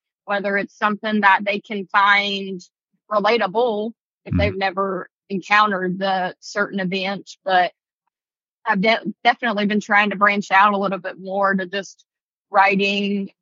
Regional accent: Bluefield, Virginia, United States; Yes, he did a very good job at capturing where I'm from because, you know, he actually lived in West Virginia. So he knew of Bluefield.

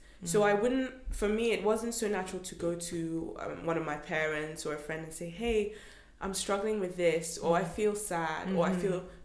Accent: Ghana; now in United Kingdom; Because now I'm too British for Ghana, in the sense that when I go, it seems like

